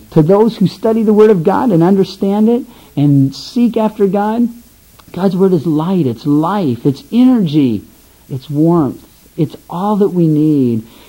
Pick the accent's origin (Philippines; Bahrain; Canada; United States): Philippines; We had that in the Philippines. I grew up partly in the Philippines, and when you're in the service over there, my dad was in the Air Force